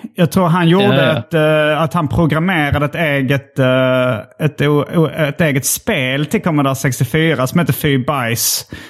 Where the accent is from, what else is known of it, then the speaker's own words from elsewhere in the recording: Järup, Sweden; det var ett rykte i Järup där jag växte upp.